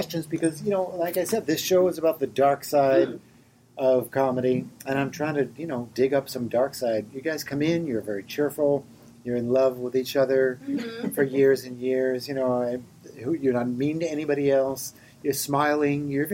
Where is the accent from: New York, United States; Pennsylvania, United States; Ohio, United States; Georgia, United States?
Pennsylvania, United States; Philadelphia; So, you know, I'm from Philadelphia.